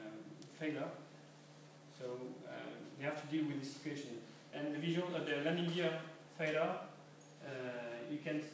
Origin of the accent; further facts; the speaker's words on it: Bordeaux, Nouvelle-Aquitaine, France; So I'm from Bordeaux, you know, the wine country. I'm from Bordeaux, I love football